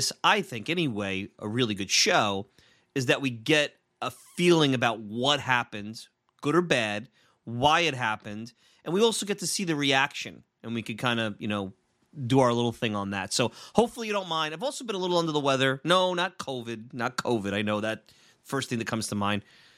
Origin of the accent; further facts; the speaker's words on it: New York City, New York, United States; I've always called it a supermarket. I grew up in Brooklyn, so I don't know.